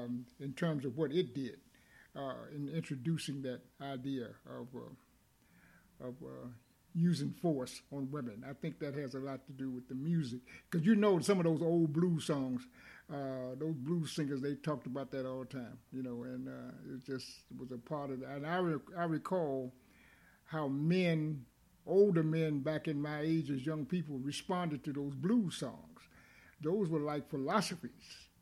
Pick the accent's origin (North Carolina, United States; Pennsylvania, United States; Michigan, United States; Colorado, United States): North Carolina, United States; Durham; we both you and I came from Durham, North Carolina, and those folks there, those elders there